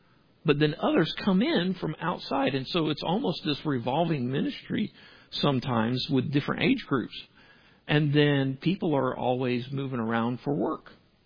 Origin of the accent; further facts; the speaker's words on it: Columbus, Georgia, United States; I grew up in Columbus, Georgia, right next to Fort Benning military base.